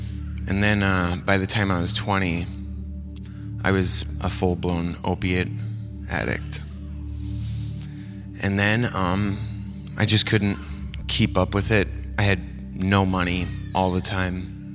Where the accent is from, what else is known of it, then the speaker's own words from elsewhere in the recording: Rockford, Illinois, United States; born there; So I was born in Rockford, Illinois. I got two sisters, one older, one younger. And kind of grew up in a troubled home.